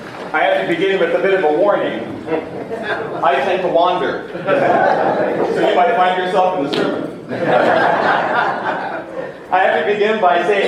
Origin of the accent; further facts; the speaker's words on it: Barbados; So one of the things you've probably heard about me is I grew up in Barbados.